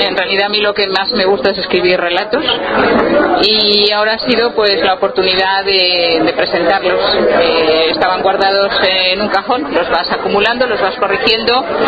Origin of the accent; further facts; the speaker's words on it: Valencian Community, Spain; no confundamos, no, yo soy valenciana